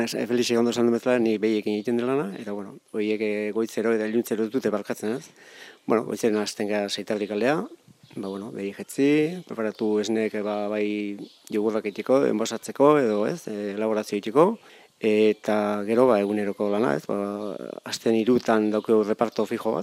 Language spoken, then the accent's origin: Basque; Altzo, Basque Country, Spain; Altzoko semea, naiz Altzon bizi